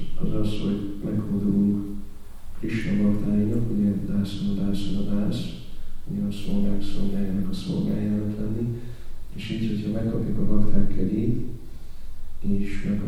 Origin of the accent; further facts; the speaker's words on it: Hungary; Hogy igazából milyen szerencsések vagyunk, mert most itt megszülettünk Magyarországon, felnőttünk